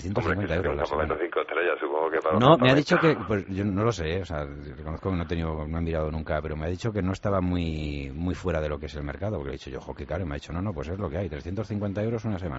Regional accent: Vallecas, Community of Madrid, Spain; Nosotros yo soy de Vallecas pueblo.

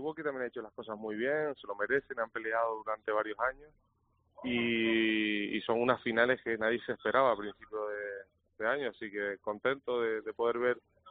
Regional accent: Canary Islands, Spain; para mí, que soy de Tenerife, pues un orgullo tremendo.

